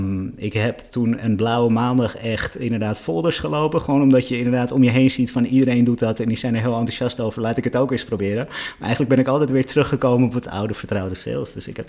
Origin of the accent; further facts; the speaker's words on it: Amstelveen, North Holland, Netherlands; En toen ben ik ben opgegroeid in Amstelveen.